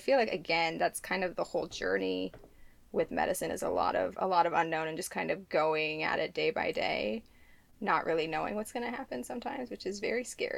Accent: Cleveland, Ohio, United States; So I grew up in Cleveland, Ohio.

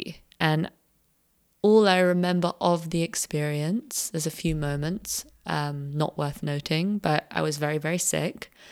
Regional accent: London, United Kingdom; So for me personally, I grew up in London and I spent until I was about 16 years old very much just like living in the system.

